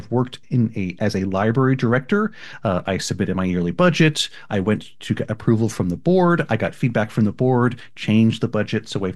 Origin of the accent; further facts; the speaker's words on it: Miami, Florida, United States; So I mentioned I came from Miami, Florida. I moved here from there.